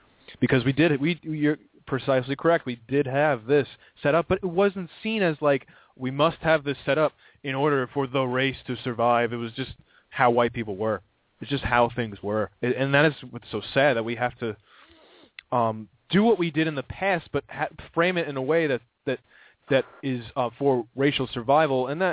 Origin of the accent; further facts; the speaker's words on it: New York, United States; I'm from Long Island, and I am very racist, okay?